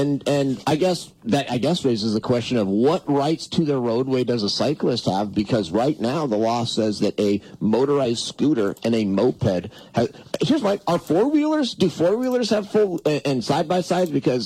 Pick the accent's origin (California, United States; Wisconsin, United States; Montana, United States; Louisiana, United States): Montana, United States; Frankly, growing up in Montana, and I always sort of thought, hey, this is a free state.